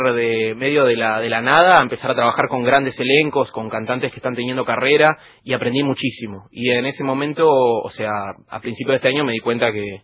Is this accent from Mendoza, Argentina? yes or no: no; Río Gallegos, Santa Cruz, Argentina; yo soy de Río Gallegos, allá no hay profesores de canto, hay muy poco, es bastante limitado.